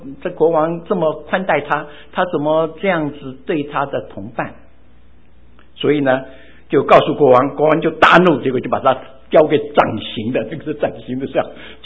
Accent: China; 这些冤结放在心中的时候，我们中国人有一些话叫做

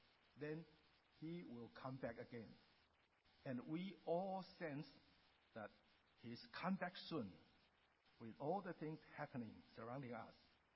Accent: Taiwan; first language Hokkien; English is a second language; My first language was Amoy, Hokkien, or Taiwanese. Taiwan way. How many can understand Taiwan way? A little bit. That's my mother tongue. I learned to speak Mandarin, Putonghua, when I got to Taiwan at the age of 7.

